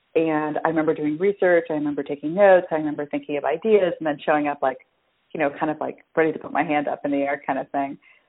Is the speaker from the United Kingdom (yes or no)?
no; United States; I was raised in America since I was 4 and a half, and yet very much understood that my role as part of an Indian traditional family was to, using air quotes, marry well